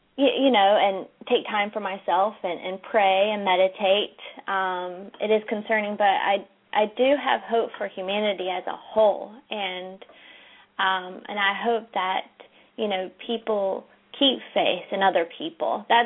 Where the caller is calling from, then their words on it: California, United States; I'm calling from California.